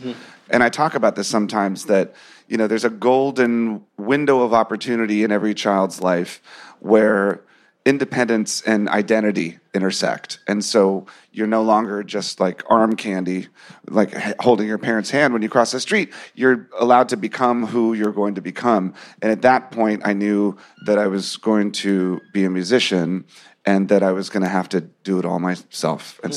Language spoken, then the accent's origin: English; United States; We grew up outside of Washington, D.C.